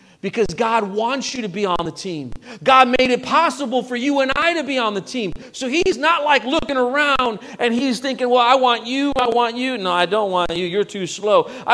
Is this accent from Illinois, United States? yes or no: yes; Chicago, Illinois, United States; I'm from Chicago, so I'm a Bears fan.